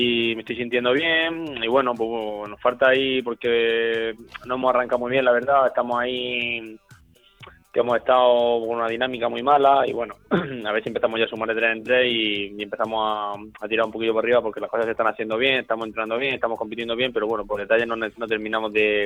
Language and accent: Spanish; Region of Murcia, Spain; me gusta mucho mi tierra y estar allí en la zona y en algún equipo murciano siempre bonito